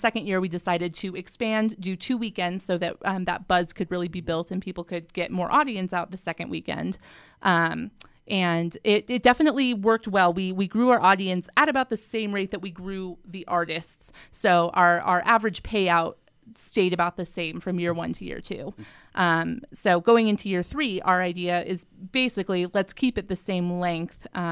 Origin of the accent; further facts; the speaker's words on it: Colorado, United States; moved away as an adult; now in Salt Lake City, United States; Yeah, so I am from Colorado originally. I moved out to Salt Lake in 2011 to attend Westminster.